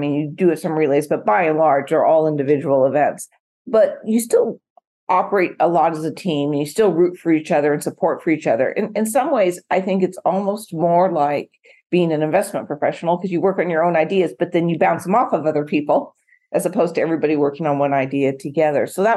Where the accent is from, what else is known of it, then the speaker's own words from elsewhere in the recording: Portland, Oregon, United States; So I grew up in the great state of Oregon, where it's sort of the home of track and field. I grew up in Portland, not Eugene, Track City, USA.